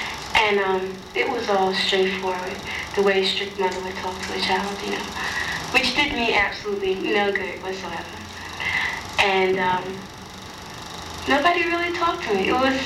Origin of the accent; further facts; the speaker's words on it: Bronx, New York, United States; also born or lived in Manhattan; I was born in the South Bronx. I lived there until I was about 12, and I moved up, and then I moved from there again. I moved around a lot, you know, between the Bronx and Manhattan.